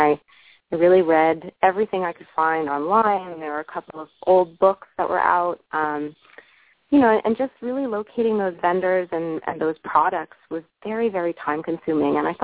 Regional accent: New Haven, Connecticut, United States; I mean, I grew up in Connecticut on the ocean.

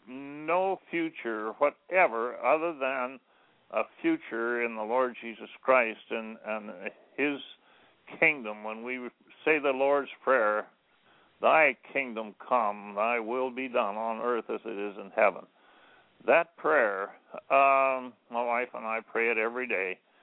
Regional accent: South Dakota, United States; born there; Close to the ranch where I was born in South Dakota, there were neighbors that had a barn, a big barn

